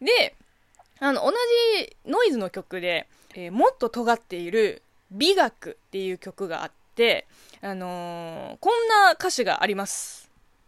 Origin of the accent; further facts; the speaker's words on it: China; この番組は中国生まれ中国育ちの私